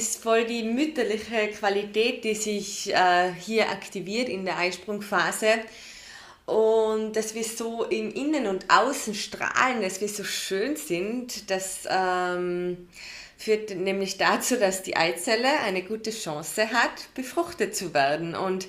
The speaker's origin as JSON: {"language": "German", "country": "Austria", "said": "Ich kann nur sagen, bei uns in Österreich ist es oft das Erste, wenn du deinen ersten Frauenarzttermin wahrnimmst, dass du die Pille verschrieben bekommst."}